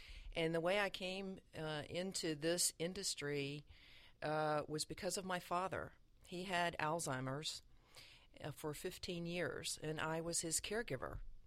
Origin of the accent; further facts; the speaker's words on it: Alabama, United States; now in Atlanta, United States; I'm from Alabama, but I've lived in Atlanta about 30 years.